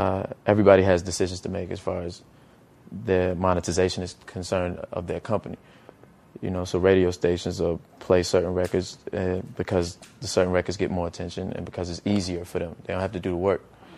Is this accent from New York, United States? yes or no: no; Petersburg, Virginia, United States; You know, in my hometown of Petersburg, when I was first trying to get on, I would pull over and pop the trunk and sell CDs